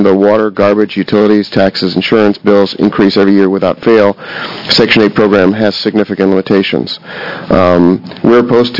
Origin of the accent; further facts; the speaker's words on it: Oregon, United States; I'm from Multnomah County, president of Bluestone and Hockley Real Estate Services.